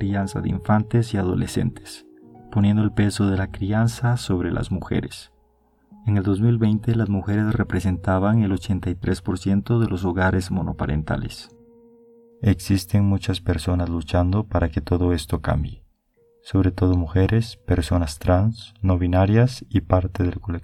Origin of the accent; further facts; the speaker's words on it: Costa Rica; soy de Costa Rica